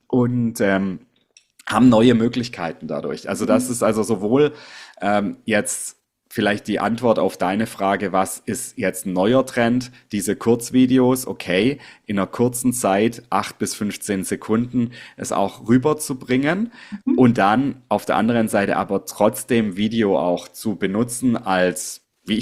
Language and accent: German; Southwest Germany, Germany; Ich komme aus dem Südwesten in Deutschland